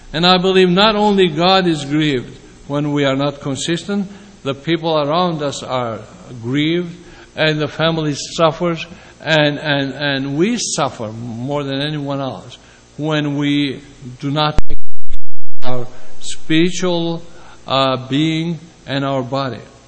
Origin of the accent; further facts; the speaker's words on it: Greece; And I come from Greece, where some time ago, even today, there were many monasteries.